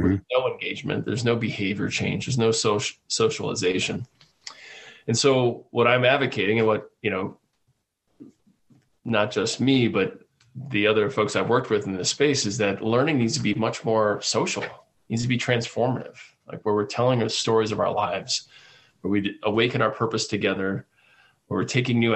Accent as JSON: {"language": "English", "region": "Midwest", "country": "United States", "tie": "born or raised there", "said": "me growing up in the Midwest, like I remember corn festivals."}